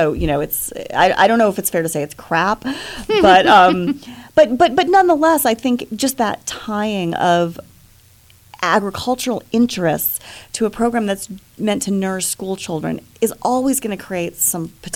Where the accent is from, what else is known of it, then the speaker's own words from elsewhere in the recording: Tucson, Arizona, United States; I grew up in Tucson, Arizona, and I think, you know, reflective of the culture there, there was actually a lot of their attempt at kind of Mexican food